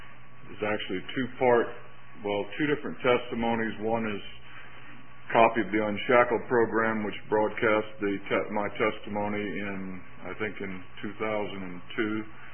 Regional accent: the South, United States; And I'm from the South. I can't count near that fast.

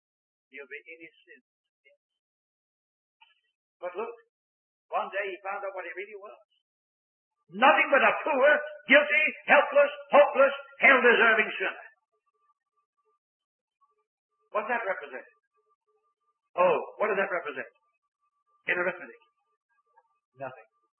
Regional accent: England, United Kingdom; born there; I was born in England.

